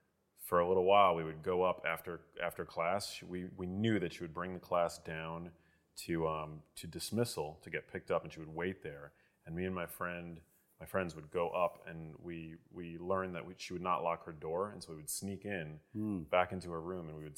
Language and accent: English; New York City, New York, United States; Yeah, I grew up in New York City.